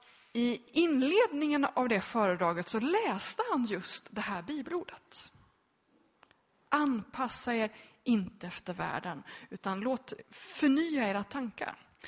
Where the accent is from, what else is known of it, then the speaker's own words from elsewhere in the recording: Donsö, Västra Götaland County, Sweden; På Donse där jag kommer ifrån. En väldigt frikyrklig Göteborgs skärgård.